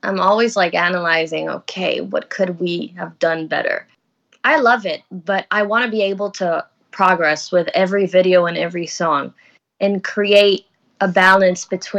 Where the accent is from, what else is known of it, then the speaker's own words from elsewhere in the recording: Israel; I'm from Israel